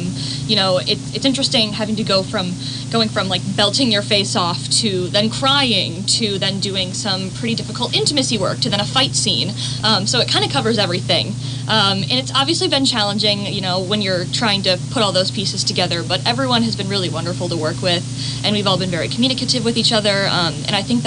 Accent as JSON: {"language": "English", "town": "Green Bay", "region": "Wisconsin", "country": "United States", "said": "Yeah, I'm originally from Green Bay, and I started doing community theater when I was about 5."}